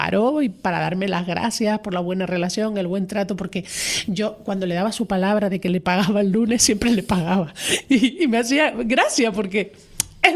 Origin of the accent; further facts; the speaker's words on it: Canary Islands, Spain; crecí, me eduqué y me hice la persona que soy a las faldas del Teide, la parte alta de La Orotava.